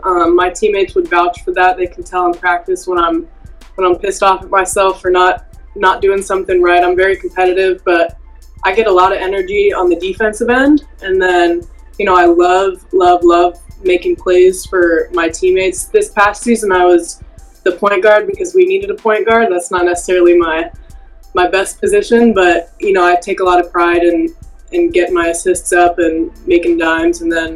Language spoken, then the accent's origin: English; Ohio, United States; so my brother and I were raised in Ohio, but grew up around the Madison campus